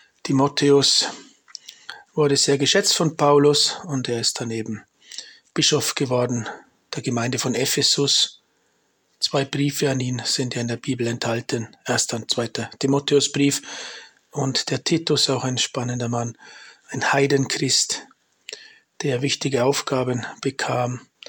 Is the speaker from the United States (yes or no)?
no; Germany; Schön, dass wir in Deutschland, meiner Heimat, auch ein Apostelgrab haben.